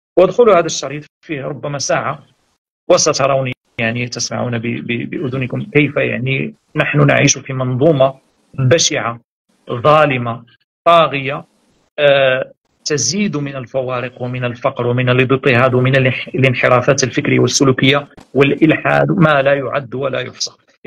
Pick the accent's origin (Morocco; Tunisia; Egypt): Morocco; كما يقال عندنا في المغرب حلوا في قرموس